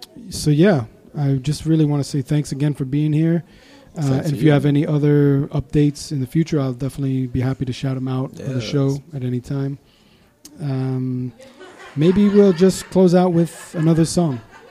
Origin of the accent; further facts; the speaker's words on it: United States; Because I'm from the States and like I don't know.